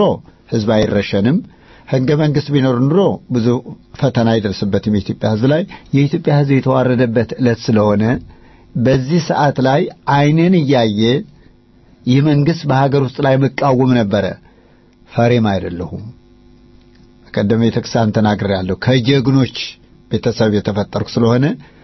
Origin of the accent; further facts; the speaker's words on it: Sekota, Amhara, Ethiopia; also born or lived in Ofla / Korem; ያው በኦፍላ ሰቆጣ በኮረም መሃል ላይ በዋግ ላይ ነው ተወልጄ ያደኩት።